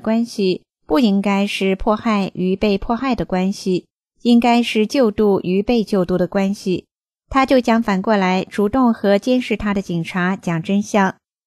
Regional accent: China; 过年了，我们中国人有全家团圆走亲访友的习惯

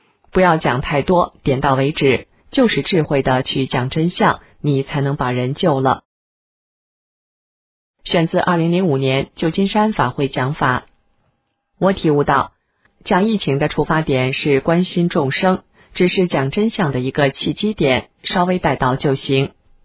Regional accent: China; 全世界的人都知道，只有我们中国人被蒙在鼓里

